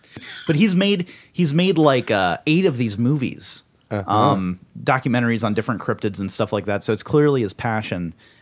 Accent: London, United Kingdom; now in United States; I'm originally from London, so I can give you all some pointers if you like.

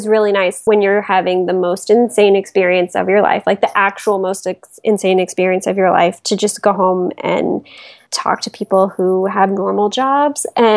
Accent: Atlanta, Georgia, United States

